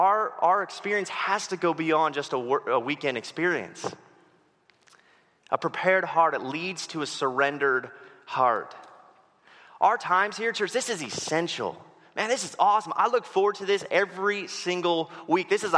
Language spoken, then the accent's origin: English; West Coast, United States; I grew up on the West Coast, so I'm going to make rain jokes like just for my whole time